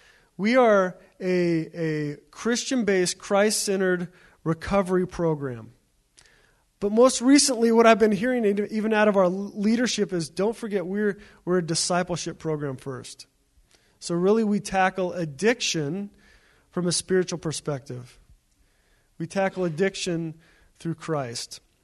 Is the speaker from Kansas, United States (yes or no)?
no; Eugene, Oregon, United States; once again, I'm from Eugene, Oregon, so that's new to me personally, just the amount of snow and how cold it is.